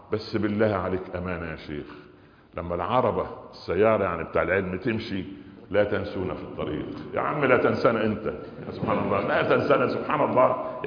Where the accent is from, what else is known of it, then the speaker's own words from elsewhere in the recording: Egypt; والله احنا عندنا في مصر هنا الرواية الغالبة حفص عن عاصم